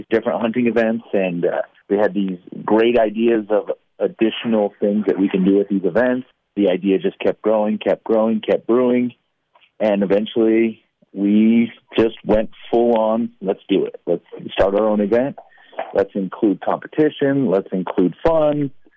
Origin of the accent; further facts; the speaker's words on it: Colorado, United States; I am one of the co-owners, and I grew up in Southern Colorado in a small town.